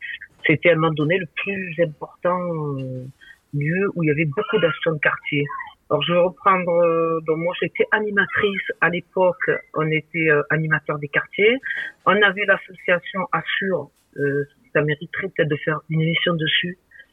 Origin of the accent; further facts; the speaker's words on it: Marseille, Provence-Alpes-Côte d'Azur, France; j'ai grandi à la Busserine.